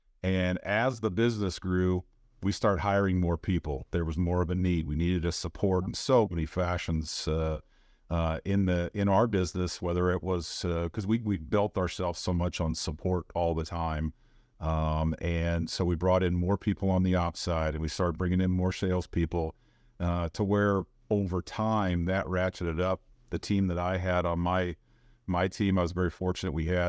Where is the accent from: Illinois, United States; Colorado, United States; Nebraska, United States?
Nebraska, United States; Norfolk; I was fortunate enough to bring my 3 older kids back home with me to my hometown in Norfolk, Nebraska.